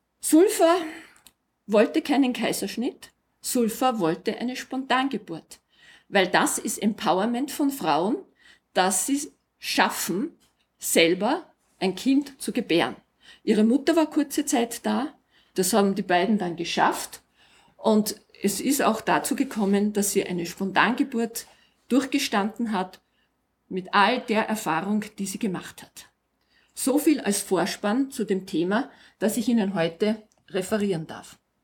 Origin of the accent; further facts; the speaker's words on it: Vienna, Austria; Ich komme aus Wien.